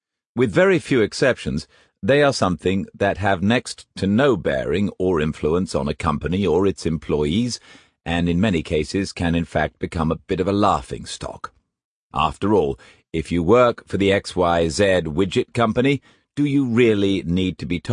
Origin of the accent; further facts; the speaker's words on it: England, United Kingdom; My first contact with anything approaching mission statements was as a boy growing up in England.